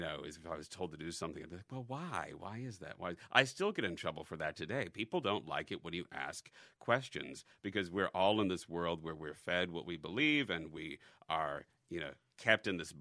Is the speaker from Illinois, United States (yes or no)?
yes; Illinois, United States; The North Chicago suburbs. Elgin, Schaumburg, Bartlett, Evanston, kind of bounced around.